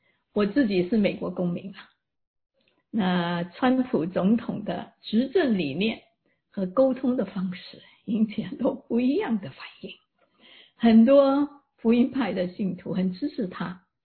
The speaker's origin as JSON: {"language": "Chinese", "country": "Hong Kong", "tie": "born or raised there", "said": "我也是中国人，在香港长大，很关心这几年在香港发生的政治与社会的动荡"}